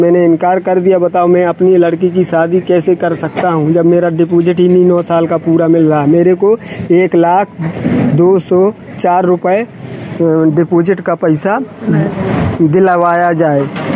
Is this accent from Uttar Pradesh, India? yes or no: no; Lalar, Madhya Pradesh, India; ग्राम ललार, जिला पन्ना, थाना मड़ला का मूल निवासी हूँ।